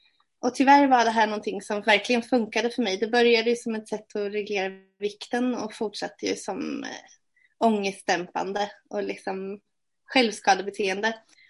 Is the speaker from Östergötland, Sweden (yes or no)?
yes; Malmslätt, Östergötland, Sweden; samhälle som heter Malmslätt utanför Linköping. Mina föräldrar skilde sig när jag var 8. Och så växte jag upp med min 3-årige syster och min mamma.